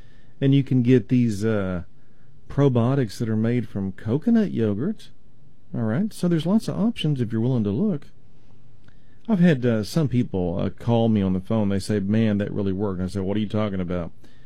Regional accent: Texas, United States; Well, if I'm pronouncing it wrong, that's just because I'm from East Texas.

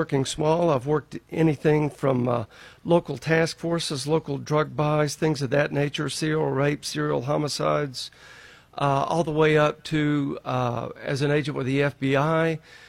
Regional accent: Georgia, United States; now in Hall County, United States; I've been living here in Hall County for 11 years this June. I grew up in Clayton County.

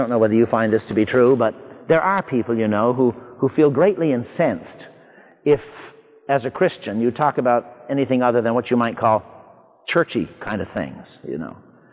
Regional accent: United States; Now, I'm an American and very glad of it.

